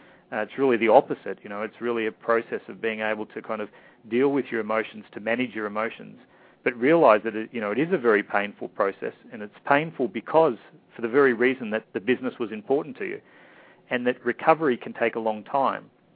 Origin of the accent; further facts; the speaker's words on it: Australia; we're both Australian, and we're both Australian males.